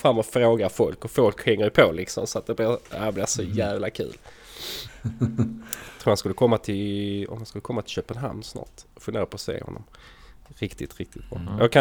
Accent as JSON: {"language": "Swedish", "region": "Skåne", "country": "Sweden", "accent": "Scanian", "said": "Jag pratar skånska."}